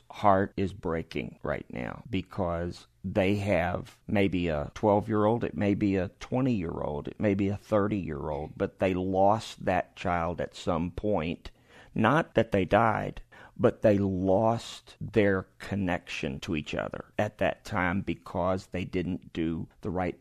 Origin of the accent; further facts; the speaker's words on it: New Orleans, Louisiana, United States; today I am in New Orleans, Louisiana, my hometown